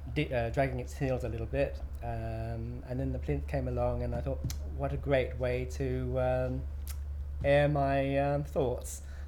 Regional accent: London, United Kingdom; I was born on the 5th of August 1961 and I live in London. I'm from London.

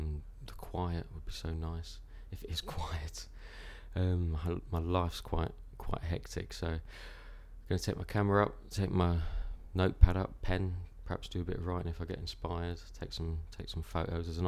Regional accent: Ripley, East Midlands, United Kingdom; I'm 31 and I'm from Ripley in Derbyshire.

